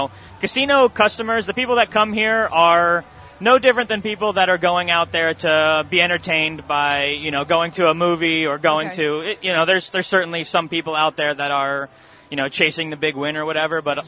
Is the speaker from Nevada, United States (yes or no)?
yes; Las Vegas, Nevada, United States; This is, casino's sort of in my DNA. It's in my blood. I grew up in Las Vegas.